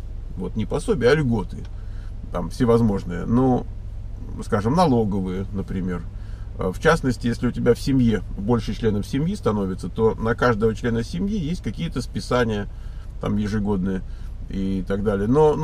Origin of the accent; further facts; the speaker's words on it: North Ossetia–Alania, Russia; Сам я из Северной Осетии.